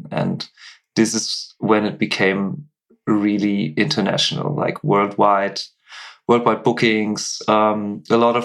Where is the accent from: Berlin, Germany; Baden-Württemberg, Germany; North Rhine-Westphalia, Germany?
North Rhine-Westphalia, Germany; Cologne; English is a second language; Let's say the Cologne, okay, where I was from, like this area.